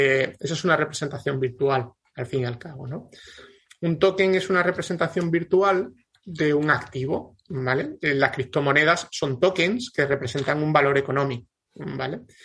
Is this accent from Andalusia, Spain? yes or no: yes; Andalusia, Spain; yo como soy andaluz, los tickets de la feria, ¿no?